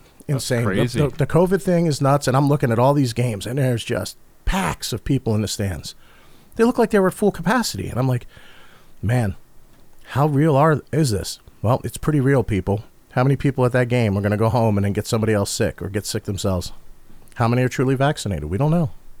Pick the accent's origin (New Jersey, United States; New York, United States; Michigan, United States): New Jersey, United States; Galloway; Why don't we just go down to Galloway, my hometown, and, you know, near Absecon and in Atlantic City